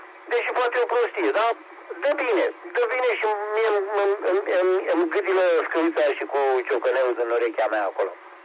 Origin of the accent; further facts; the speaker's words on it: Romania; sunt mândru că sunt român, sincer.